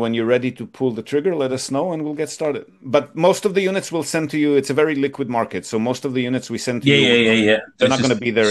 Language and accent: English; Israel; I'm originally from Israel, so I'm like your wife.